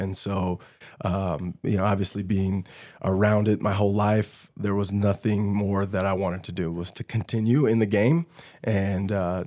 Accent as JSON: {"language": "English", "town": "Boulder", "region": "Colorado", "country": "United States", "tie": "born or raised there", "said": "growing up in Boulder, sports, depending on who you were, weren't very important."}